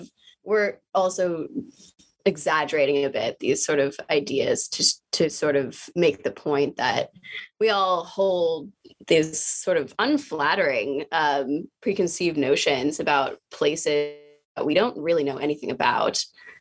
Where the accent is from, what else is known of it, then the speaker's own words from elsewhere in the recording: Arlington, Virginia, United States; we grew up in Arlington, Virginia, which is just across the river from Washington, D.C.